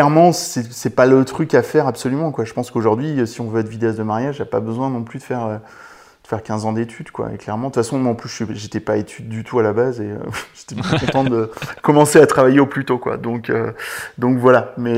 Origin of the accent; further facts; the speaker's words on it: Poitiers, Nouvelle-Aquitaine, France; après je suis revenu sur Poitiers, parce que je suis de Poitiers, je ne l'ai pas dit, mais voilà, je suis de Poitiers dans la Vienne, au Futuroscope, pour ceux qui ne se situent pas.